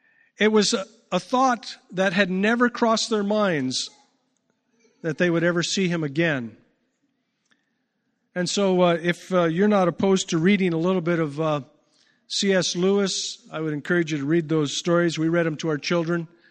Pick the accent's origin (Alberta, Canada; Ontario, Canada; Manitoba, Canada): Manitoba, Canada; Winkler; Growing up in Bible Belt country, like Winkler, Manitoba, we just assume everybody believes in the resurrection.